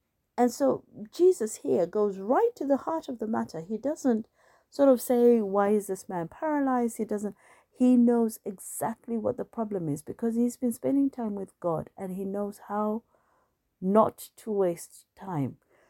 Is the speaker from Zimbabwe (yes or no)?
yes; Zimbabwe; when I've gone back to my hometown in Zimbabwe, even though the trees might have changed or the bushes are bigger